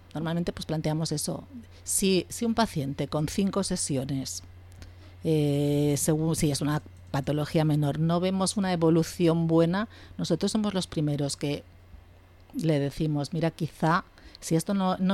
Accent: Catalonia, Spain; ya sabéis que soy catalana y no soy generosa ni de venas

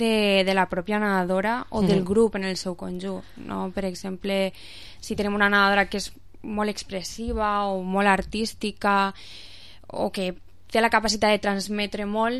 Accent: Castelló, Valencian Community, Spain; No, jo soc de Castelló.

